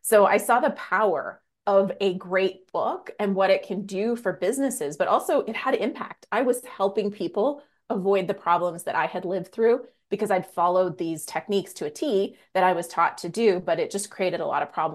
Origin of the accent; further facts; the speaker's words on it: Canada; now in Las Vegas, United States; I am Canadian. I live in Las Vegas, but I am Canadian.